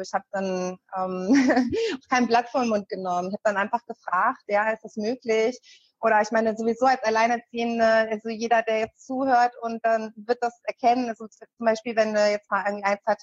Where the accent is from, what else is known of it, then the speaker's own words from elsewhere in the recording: Hanover, Lower Saxony, Germany; ich komme zwar aus Hannover und habe auch viele Jahre in Hannover gelebt